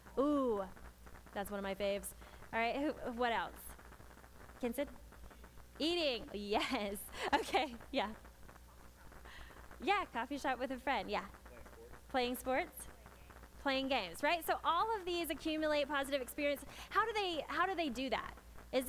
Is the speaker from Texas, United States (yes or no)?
no; Hawaii, United States; So like I am from Hawaii, and so coming back, I don't really play it that much.